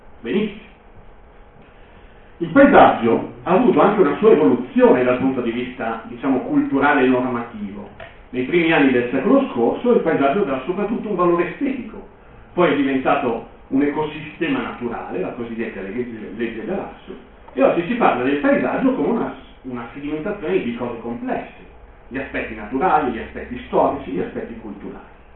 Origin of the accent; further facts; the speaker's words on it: Piedmont, Italy; Devo dirvi anche che vengo dalla Val Susa